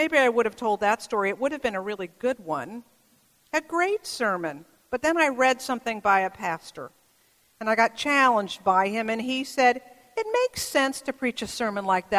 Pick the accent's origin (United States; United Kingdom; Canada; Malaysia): United States; Bay Area, California; I mean, I grew up in the Bay Area.